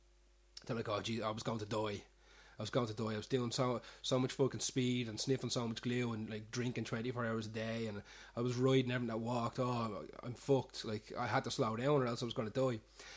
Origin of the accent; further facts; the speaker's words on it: Cabra, Leinster, Ireland; I think it's because I'm originally from Cabra